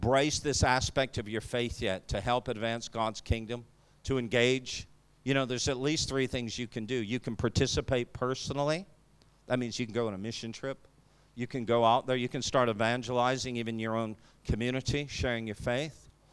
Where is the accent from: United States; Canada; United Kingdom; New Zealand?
Canada; I know I sound French because I'm from Canada, sorry. My Spanish sounds French